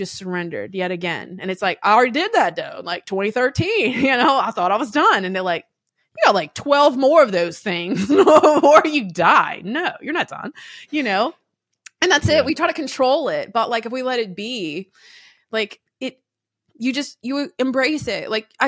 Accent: Louisiana, United States; I hate that Southern ass term. I'm from Louisiana.

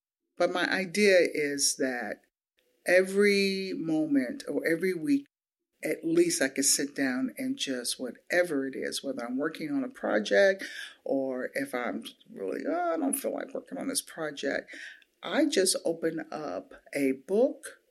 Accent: Washington, District of Columbia, United States; And when you're a kid growing up in Washington, D.C., and it was during the early 70s

